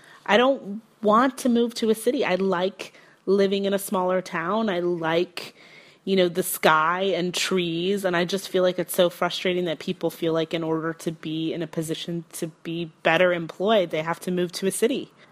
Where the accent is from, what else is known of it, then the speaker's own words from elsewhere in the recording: Durham, Maine, United States; I'm from Durham, Maine.